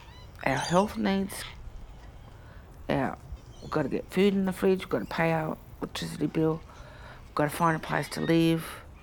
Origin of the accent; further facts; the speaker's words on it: New South Wales, Australia; born there; I'm a Nyiampa woman and I was born on Gadigal land.